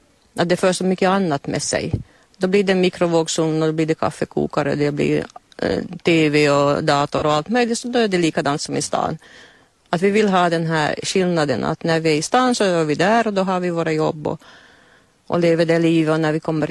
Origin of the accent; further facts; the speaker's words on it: Kronoby, Ostrobothnia, Finland; eftersom jag kommer från Kronoby där det inte är så mycket sjöar, eller just på det stället där jag växte upp.